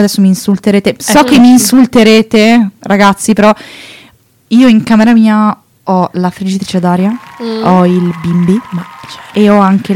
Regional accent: Rovereto, Trentino-Alto Adige, Italy; Ad esempio io vengo

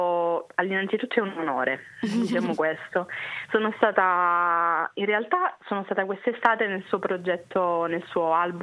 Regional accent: Santa Maria del Cedro, Calabria, Italy; now in Milan, Italy; Sono Santa Maria del Cedro, si chiama il mio paesino.

